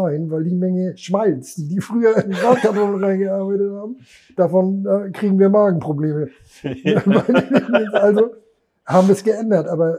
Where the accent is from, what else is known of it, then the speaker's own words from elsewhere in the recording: Hamburg, Germany; geboren bin ich in der Kinderklinik, wie hieß denn das früher? In Ordensen heißt das heute, Kinderklinik Ordensen, Bülowstraße.